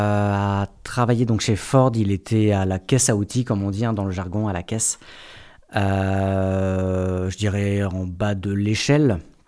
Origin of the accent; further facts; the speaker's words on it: Lormont, Nouvelle-Aquitaine, France; born there; now in Agonac, France; Je suis originaire de la région bordelaise. Je suis né à Lormont et j'ai atterri en Dordogne il y a maintenant 5 ans, un petit peu moins de 5 ans.